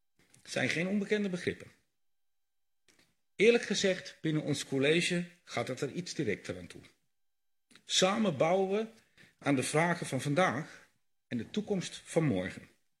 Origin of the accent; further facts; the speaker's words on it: Groningen, Netherlands; born there; Zelf ben ik geboren in het Gronings Land